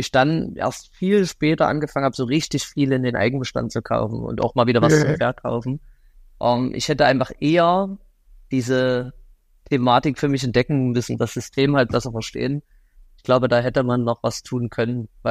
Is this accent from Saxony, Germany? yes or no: yes; Bad Schandau, Saxony, Germany; born there; Und ich komme selber gebürtig aus Bad Schandau, wenn dir das was sagt. Das ist ja von Pirna in die sächsische Schweiz dann sozusagen.